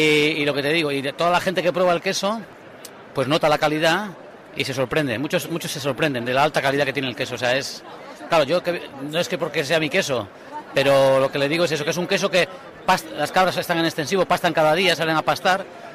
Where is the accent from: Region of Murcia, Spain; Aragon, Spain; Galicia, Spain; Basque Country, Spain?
Basque Country, Spain; born there; now in Menorca, Spain; como soy de padres pastores, que mis padres son de Extremadura, yo nací en el País Vasco, pero mis padres eran extremeños de origen, y eran pastores mis padres y mis abuelos y todo.